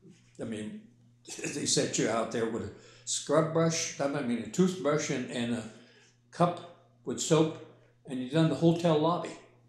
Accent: Gary, Indiana, United States; born there; I was born in Gary, Indiana, March 6th. 1924.

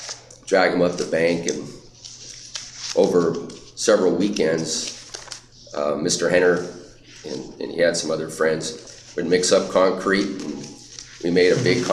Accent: Panama; growing up in Panama, experiences that I had growing up there as a kid

